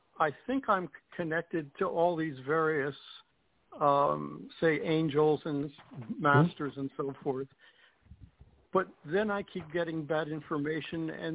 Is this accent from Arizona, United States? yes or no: yes; Arizona, United States; from Arizona.